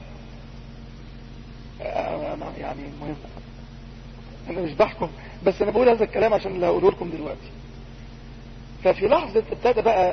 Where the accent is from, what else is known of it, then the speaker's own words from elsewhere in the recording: Upper Egypt, Egypt; في مثل عندنا في الصعيد يقول لك الميه السخنه ولا العطش